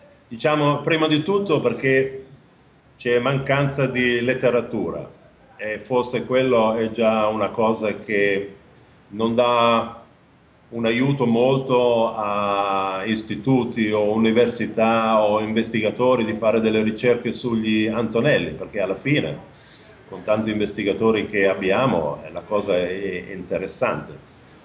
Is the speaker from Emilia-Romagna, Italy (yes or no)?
yes; Riccione, Emilia-Romagna, Italy; Anche l'orgoglio mio come romagnolo, nato a Riccione, vicino a Gatteo